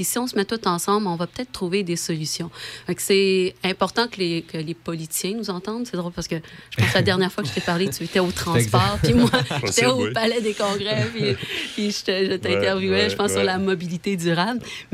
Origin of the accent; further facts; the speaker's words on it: Montreal, Quebec, Canada; c'est sûr, moi, je viens de Montréal